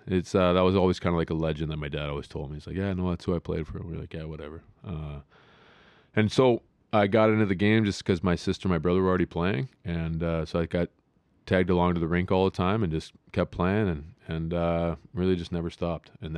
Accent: Grand Ledge, Michigan, United States; I grew up in Grand Ledge, Michigan, and I'm which is just west of Lansing.

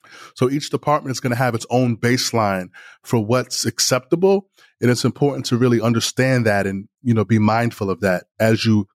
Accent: New York City, New York, United States; And I grew up in New York City, where the Dirty Dozens was played daily.

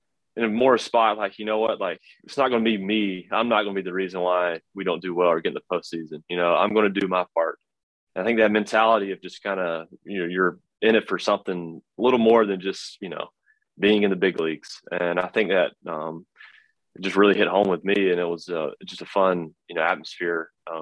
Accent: the South, United States; growing up in the South and the Braves country

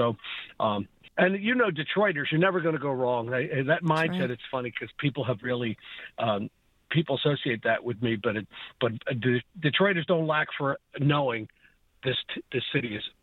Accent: Pennsylvania, United States; so I grew up outside of Philly.

